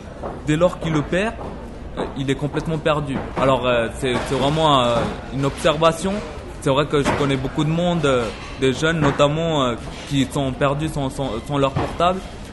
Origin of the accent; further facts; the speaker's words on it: Autun, Bourgogne-Franche-Comté, France; moi j'ai grandi à Autun, je le voyais assez souvent quand j'étais enfant.